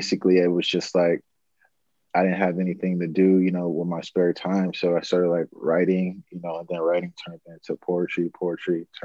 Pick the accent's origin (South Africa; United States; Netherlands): United States; Los Angeles, California; I grew up in South Central LA. I went to Charles Bear Elementary School and Forest Middle School, went to Henry Clay Horseman, all in like South Central, Inglewood, Gardena area.